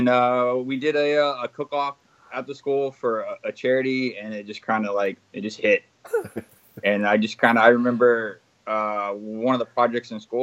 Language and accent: English; Sugar Land, Texas, United States; No, I grew up in Houston. Well, okay. Sugar Land, a suburb of Houston.